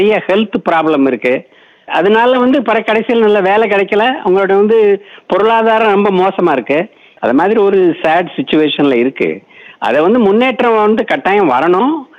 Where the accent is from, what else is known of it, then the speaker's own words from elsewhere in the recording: India; born there; moved away; நான் பிறந்த ஊர்ல தான், இந்தியாவில் தான்.